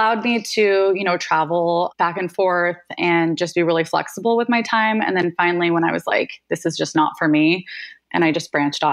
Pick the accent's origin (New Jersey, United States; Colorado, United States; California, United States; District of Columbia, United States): California, United States; San Diego; moved away as an adult; now in New York, United States; Yes, born and raised in San Diego. I left San Diego for, I don't know, 5 seconds a few times, but always kind of went back there, and then I finally made the move out to New York a few years ago.